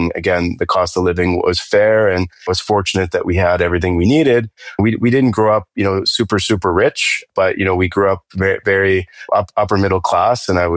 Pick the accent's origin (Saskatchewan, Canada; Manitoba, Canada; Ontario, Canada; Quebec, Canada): Ontario, Canada; I grew up in an area just outside of Toronto.